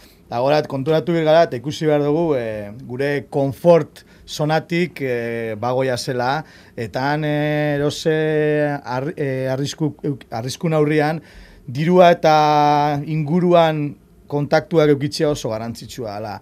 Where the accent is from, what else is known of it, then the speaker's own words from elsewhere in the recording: Basque Country, Spain; Bai, eta guain euskalduna gara, eta euskalduna juten gara prestatuta leku guztietara.